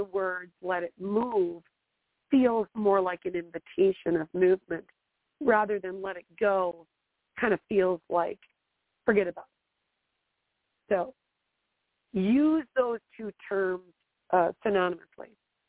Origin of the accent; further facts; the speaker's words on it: Wisconsin, United States; I'm from Wisconsin, and I grew up in the 70s.